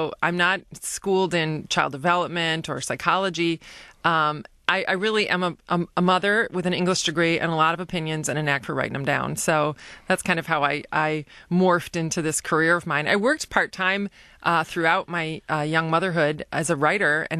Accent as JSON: {"language": "English", "town": "Detroit", "region": "Michigan", "country": "United States", "tie": "born or raised there", "also_born_or_lived": "East Lansing", "said": "And I grew up actually in Detroit till I was about 10. And then we moved to East Lansing"}